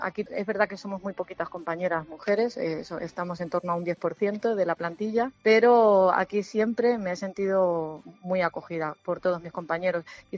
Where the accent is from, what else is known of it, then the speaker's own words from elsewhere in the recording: Talavera de la Reina, Castilla-La Mancha, Spain; also born or lived in Cáceres; Nací en Cáceres por circunstancias familiares del trabajo de mi padre, y mi familia paterna es de Cáceres, pero yo llevo en Talavera viviendo desde los 7 años. Entonces yo me considero de Talavera. Aquí he estudiado, aquí he formado mi familia, aquí vivo y trabajo. Sí, soy de Talavera.